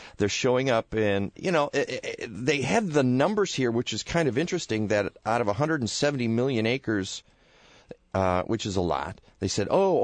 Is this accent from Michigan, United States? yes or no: yes; Madison Heights, Michigan, United States; also born or lived in Warren; I'm from Warren, okay. Michigan. Well, actually, that's where I went to high school. I'm originally from Madison Heights, which is a town that nobody's ever heard of.